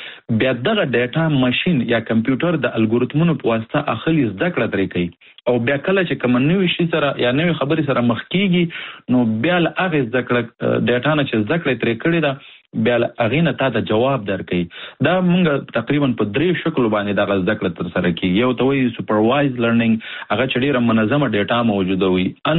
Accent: Nangarhar, Afghanistan; زه د افغانستان د ننګرهار ولایت څخه یم

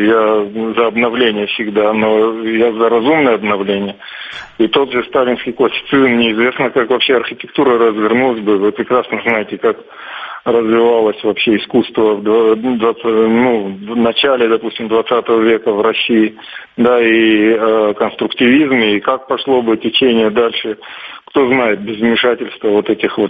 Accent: Sukhumi, Abkhazia, Georgia; вот я родился и вырос в Сухуми, я очень дорожу всеми этими маленькими домиками.

